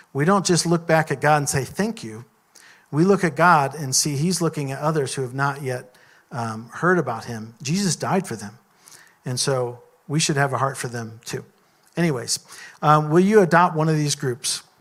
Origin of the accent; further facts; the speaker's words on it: Missouri, United States; When I was a kid, I grew up in Missouri, out in the country, and I remember we would drive around at nighttime sometimes just to see if we could see deer out in the field.